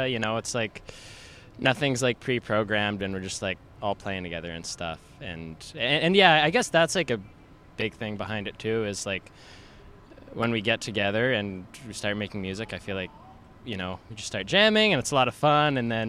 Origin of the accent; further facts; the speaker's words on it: Vancouver, British Columbia, Canada; now in Victoria, Canada; I'm from Vancouver. And then, like, 5 years ago, I moved to Victoria, and I met all these lovely people.